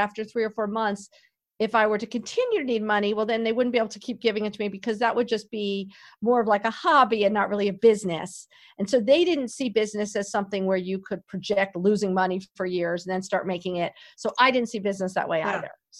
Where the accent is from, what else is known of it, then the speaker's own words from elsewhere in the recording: New York City, New York, United States; I knew Bergdorf's very well. I grew up in New York City.